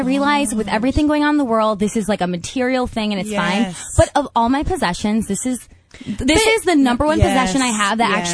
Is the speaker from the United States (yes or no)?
no; Fiji; now in Melbourne, Australia; We, cause we came from Fiji, which was really hot and beachy. We thought